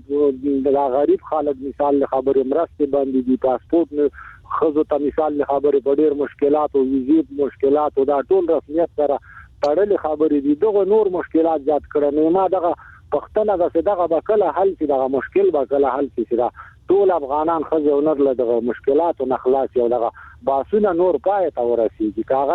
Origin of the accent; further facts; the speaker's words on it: Afghanistan; زه افغان مهاجر یم، کډلی زدران یم